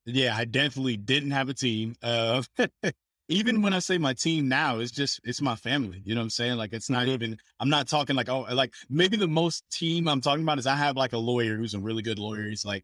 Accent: Columbus, Ohio, United States; Cause like I was a kid I'm from Ohio. So Ohio, Columbus, Ohio.

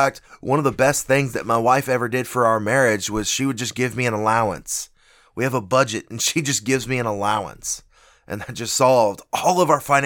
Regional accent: Germany; now in United States; Growing up in Germany, I had an understanding of kind of how Europe worked.

